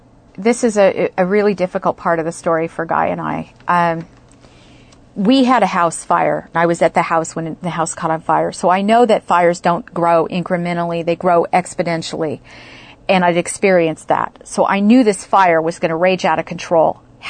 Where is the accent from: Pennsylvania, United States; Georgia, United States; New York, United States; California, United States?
California, United States; I'm from Southern California. Really big earthquakes rumble and roar, and that's how it sounded.